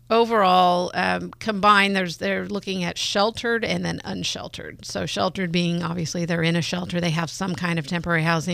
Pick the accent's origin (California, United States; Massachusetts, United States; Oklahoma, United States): California, United States; now in Santa Rosa, United States; I grew up in Marin County, but, you know, moved up to Sonoma County and into Santa Rosa in my 20s.